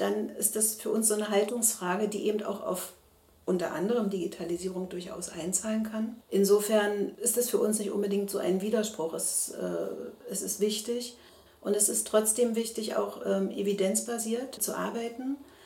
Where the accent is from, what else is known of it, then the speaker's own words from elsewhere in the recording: East Germany, Germany; ich bin im Osten aufgewachsen